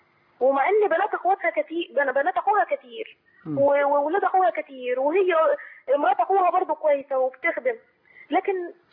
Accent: Upper Egypt, Egypt

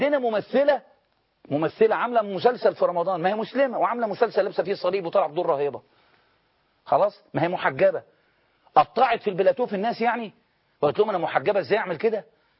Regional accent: Egypt; احنا مصريين عايشين معاكم

